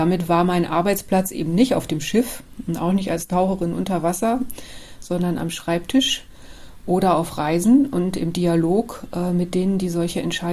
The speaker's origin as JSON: {"language": "German", "region": "North Rhine-Westphalia", "country": "Germany", "tie": "born or raised there", "said": "Ich bin im Ruhrgebiet groß geworden, mitten in der Stadt. Und das ist natürlich erstmal weit weg vom Meer."}